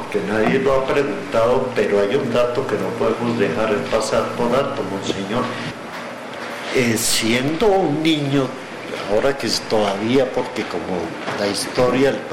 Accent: Colombia; A mí, como muchos colombianos, tuve el drama

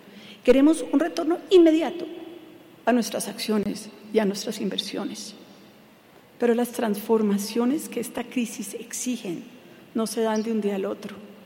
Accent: Colombia; como colombiana con orgullo que yo he trabajado en todas las regiones del mundo

